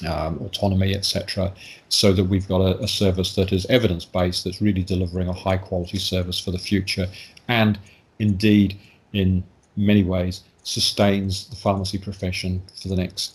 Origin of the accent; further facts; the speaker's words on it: New Zealand; Being a New Zealander, yes, I'm very, very concerned.